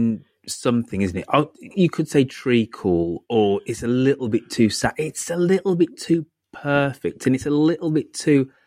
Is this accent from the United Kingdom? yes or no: yes; Birmingham, West Midlands, United Kingdom; I think she's one of us, a Brummy, but I'm going to have a look.